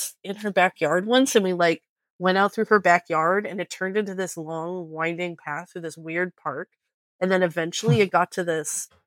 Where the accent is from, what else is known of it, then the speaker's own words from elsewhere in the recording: Florida, United States; so I grew up partly in South Florida, extremely influential on me.